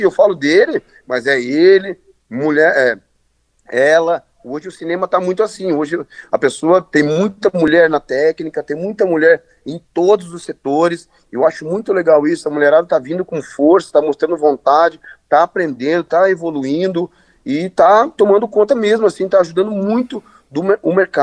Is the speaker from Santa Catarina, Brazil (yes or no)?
yes; Santa Catarina, Brazil; born there; now in Curitiba, Brazil; eu sou nascido em Santa Catarina, mas moro há mais de 30 anos em Curitiba